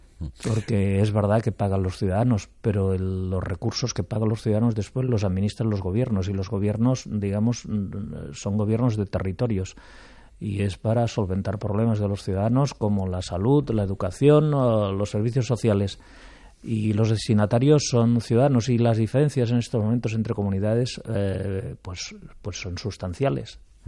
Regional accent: Catalonia, Spain; yo soy profundamente catalanista, socialista, federalista, pero también soy español.

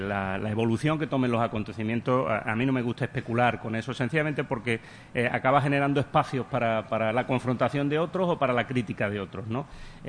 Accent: Seville, Andalusia, Spain; Yo soy sevillano, he vivido siempre aquí

